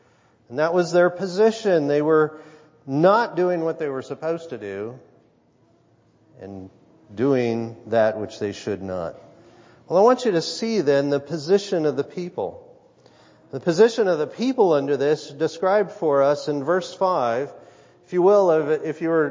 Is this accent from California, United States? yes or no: yes; California, United States; now in New Zealand; We have earthquakes in New Zealand, and I'm from California, so it's nothing terribly new to me.